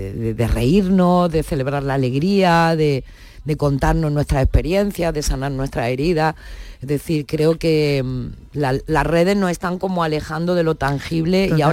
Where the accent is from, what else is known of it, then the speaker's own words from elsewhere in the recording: La Zubia, Andalusia, Spain; me presenté con un seudónimo al cartel del carnaval de mi pueblo, que es La Zubia, en Granada, y lo gané.